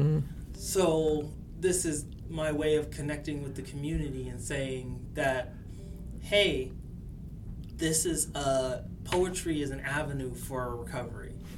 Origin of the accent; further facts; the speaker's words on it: New York, United States; I grew up on the East Side.